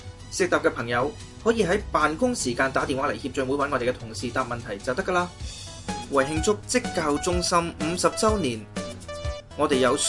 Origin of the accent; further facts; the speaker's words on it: Hong Kong; 我们香港人呢就破了